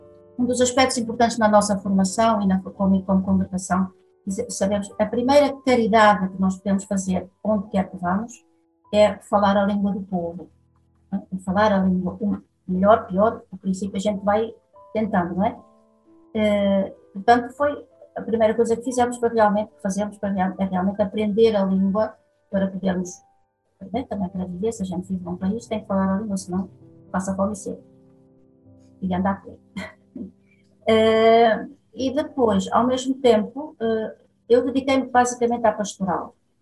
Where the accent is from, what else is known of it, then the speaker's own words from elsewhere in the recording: Portugal; A mim como portuguesa